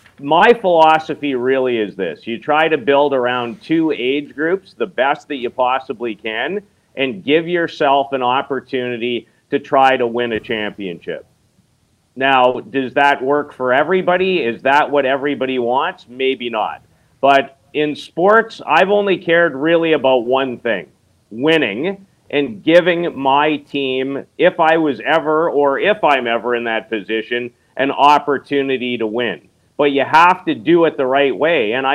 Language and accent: English; Saskatoon, Saskatchewan, Canada; But, you know, I grew up in Saskatoon.